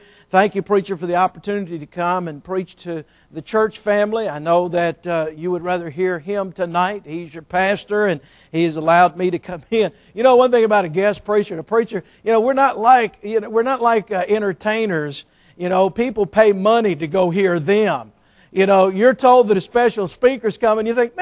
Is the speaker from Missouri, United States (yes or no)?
no; Boston, Massachusetts, United States; moved away as an adult; People say, you're not from around here, are you? I said, no. What gave you a clue? Where are you from? I say, Boston.